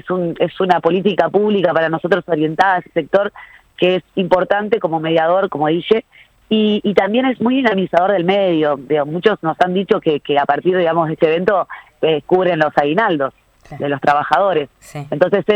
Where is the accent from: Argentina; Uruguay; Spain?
Uruguay; Paysandú; tiene una librería en Paysandú, mi ciudad natal